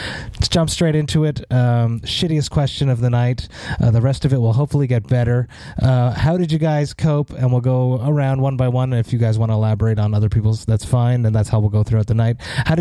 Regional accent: Montreal, Quebec, Canada; show will come through Montreal on April 21st at Place Belle. I am so stoked to see a big ass show in my hometown.

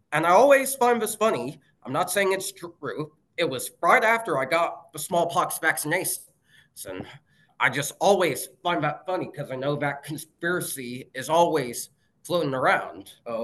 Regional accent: Kingston, New York, United States; born there; also born or lived in Phoenix; I grew up all over. I was born in Kingston, New York.

